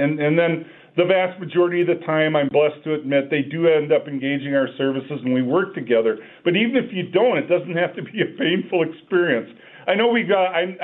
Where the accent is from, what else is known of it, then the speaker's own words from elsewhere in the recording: Olivia, Minnesota, United States; So a lot of people that listen to the show know that I grew up in Olivia, Minnesota, in the heart of Renville County, in the heart of farmland.